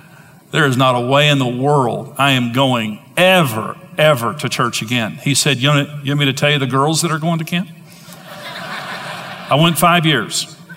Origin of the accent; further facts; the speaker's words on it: Amarillo, Texas, United States; I grew up in Amarillo, Texas, and all my life, I grew up there.